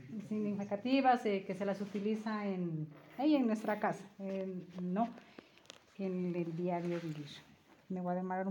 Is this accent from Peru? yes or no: no; Funes, Nariño, Colombia; soy del resguardo de Funes.